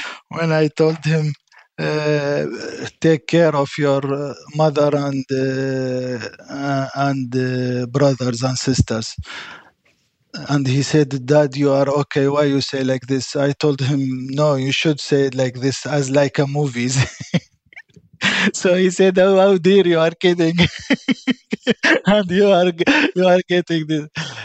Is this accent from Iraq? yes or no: yes; Iraq; I told him, I'm from Iraq.